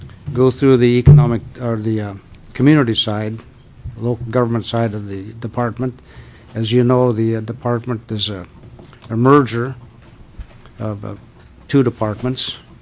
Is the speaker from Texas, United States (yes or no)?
no; Alaska, United States; born there; To begin with, I was born in Alaska when Native people were in the majority, so that's been quite a while ago.